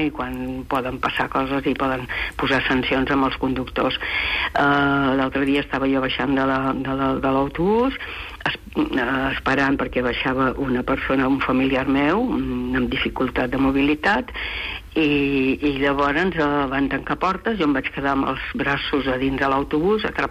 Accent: Balearic Islands, Spain; now in Barcelona, Spain; Ara porto uns dies a Barcelona, tot i que sóc de Mallorca, jo saps que visc a Mallorca, sóc d'aquí, però visc allà.

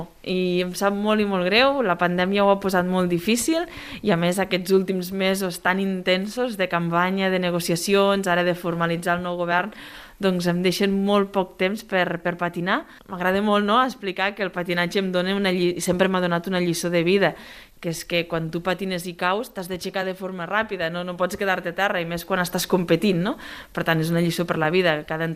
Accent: Lleida, Catalonia, Spain; els dos també som de Lleida, per tant, segur que ens entendríem perfectament.

